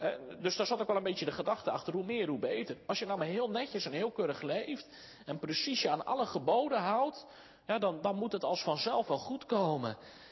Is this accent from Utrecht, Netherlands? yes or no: yes; Soest, Utrecht, Netherlands; ik ben zelf opgegroeid in Soest en dominee Verkoten was vroeger onze predikant.